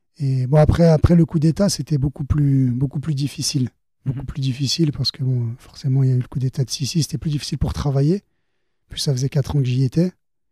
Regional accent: Lyon, Auvergne-Rhône-Alpes, France; bah déjà je suis lyonnais. Je suis né à Lyon, donc je suis un vrai lyonnais, on va dire. J'ai toujours été à Lyon, j'ai fait mes études à Lyon.

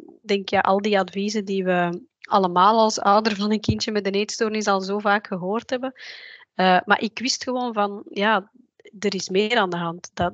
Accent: Belgium; uit België.

